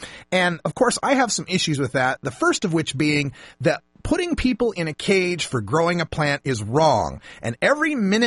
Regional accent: Idaho, United States; When I was growing up in Idaho, the drinking age was 19.

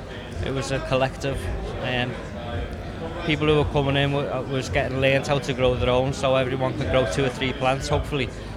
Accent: Liverpool, North West England, United Kingdom; I'm from Liverpool.

